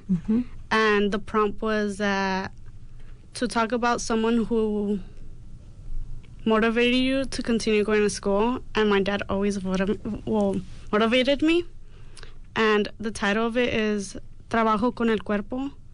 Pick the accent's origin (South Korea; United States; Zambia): United States; Inglewood, California; being a Chicana, and having difficulties coming from where I come from. I'm from Inglewood, and it's being gentrified, it's being torn down